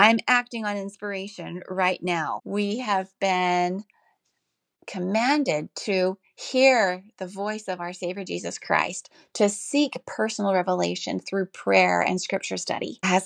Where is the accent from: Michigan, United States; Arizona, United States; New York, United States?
Arizona, United States; I grew up in Arizona as the oldest of 11 children, and my family was the center of my life.